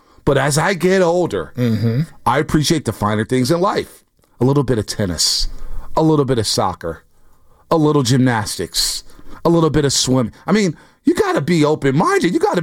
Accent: San Francisco, California, United States; No, I am from Fillmore. And listen, 415, it's a new mobile text line.

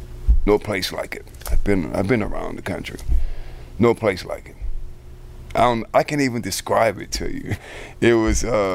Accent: New Orleans, Louisiana, United States; In the Desire Housing Projects.

